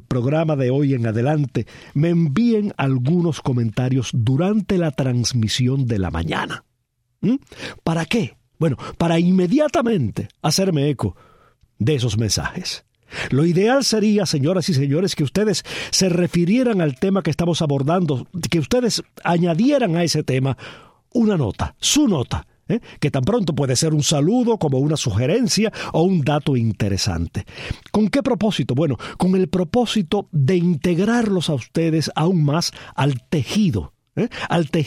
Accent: Cuba; mi infancia transcurrió en Cuba

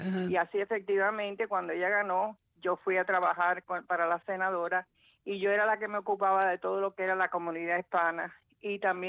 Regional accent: Cuba; now in United States; Todos somos cubanos, yo quiero a Cuba

